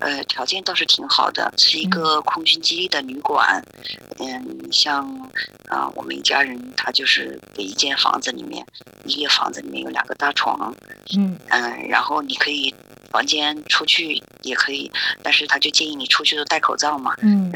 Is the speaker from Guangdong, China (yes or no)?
no; Hubei, China; 每天都会上网查湖北省武汉还有我们家乡好多地方，就看看那疫情怎么样嘛